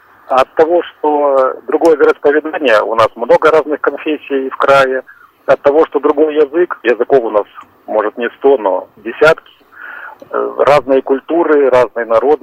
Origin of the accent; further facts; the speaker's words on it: Luhansk Oblast, Ukraine; now in Russia; Значит, сам я переселенец из Луганской области.